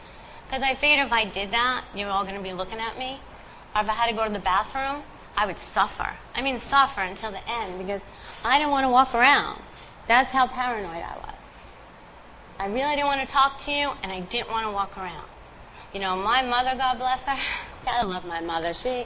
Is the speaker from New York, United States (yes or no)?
yes; Brooklyn, New York, United States; I tell you that I'm a real tough girl. You know, I grew up in Brooklyn.